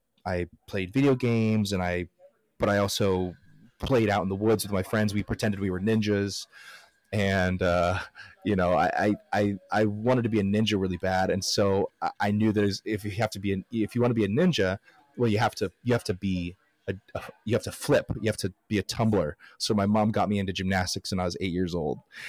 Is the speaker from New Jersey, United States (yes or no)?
no; Dublin, Ohio, United States; born there; But I was born in Dublin, Ohio, not Dublin, Ireland.